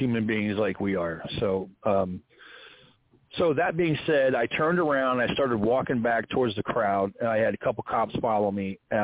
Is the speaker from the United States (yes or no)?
yes; United States; look, I'm an American, I'm a veteran, I love my country. I pay my tax. I'm a citizen.